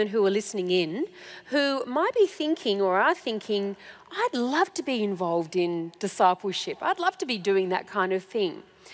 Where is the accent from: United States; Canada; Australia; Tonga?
Australia; Sydney, New South Wales; Anyway, I'm from Sydney, Australia.